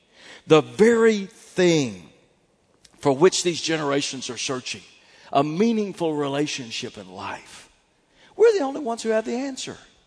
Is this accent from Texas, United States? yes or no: yes; Fort Worth, Texas, United States; I grew up in Fort Worth, home at that time of the world's largest theological seminary.